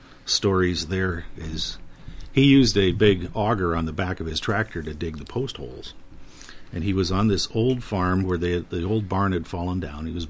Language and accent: English; Mora, Minnesota, United States; born there; I was born in Mora, Minnesota.